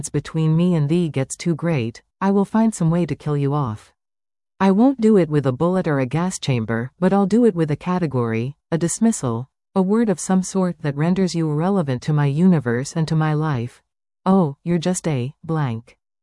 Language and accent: English; Wilmette, Illinois, United States; I grew up in Wilmette, Illinois, and if you were a Jew who lived in that area, you didn't live in Wilmette